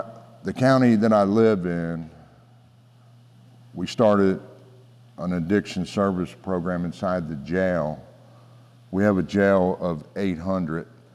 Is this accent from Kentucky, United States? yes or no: yes; Kentucky, United States; So today, you know, in my community, I'm from Northern Kentucky.